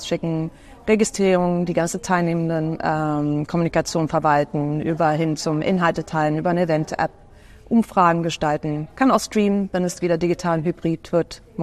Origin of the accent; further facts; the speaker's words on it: Sweden; Ich bin Schwedin und wir haben auch ein Haus in Schweden.